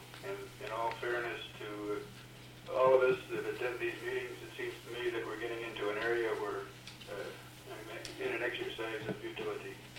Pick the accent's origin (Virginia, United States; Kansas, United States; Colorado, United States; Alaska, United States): Alaska, United States; Fairbanks; from Fairbanks. I'm a lifelong Alaskan